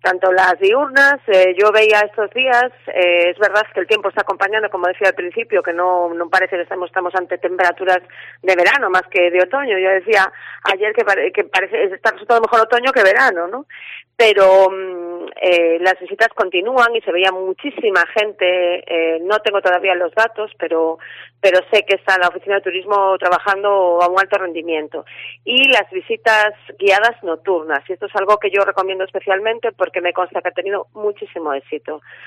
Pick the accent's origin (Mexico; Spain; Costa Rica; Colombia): Spain; Pontevedra, Galicia; los que somos de Pontevedra nos parece una evidencia, ¿no?